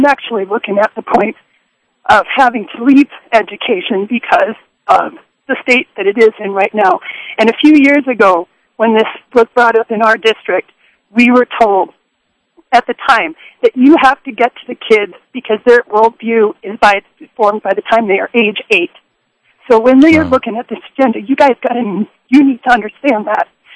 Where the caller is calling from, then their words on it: Minnesota, United States; Okay, I am from Minnesota, and I'm so glad you're finally, this topic is getting addressed